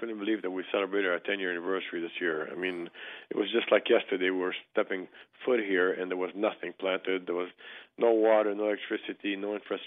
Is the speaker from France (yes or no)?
yes; France; moved away as an adult; now in United States; And that's really when the passion for wine started for me, growing up in France. My brother and I immigrated to the United States. I was 18 at the time.